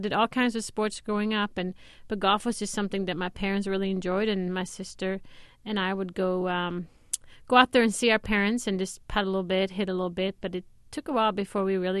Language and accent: English; Sweden; English is a second language; Well, sure. I mean, when you think of Sweden, you might not think of golf.